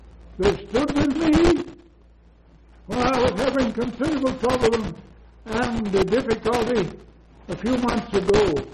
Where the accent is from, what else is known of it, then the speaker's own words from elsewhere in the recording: Ireland; I sometimes, you know, being Irish, I have to say a few foolish things.